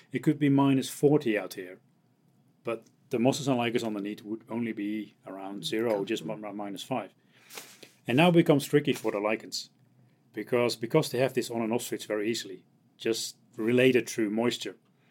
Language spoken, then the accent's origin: English; Netherlands; I'm from the Netherlands. I work in Amsterdam.